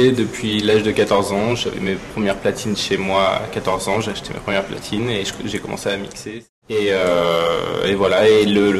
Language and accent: French; Paris, Île-de-France, France; Les gens sont fans parce que tu viens de Paris, tu viens de France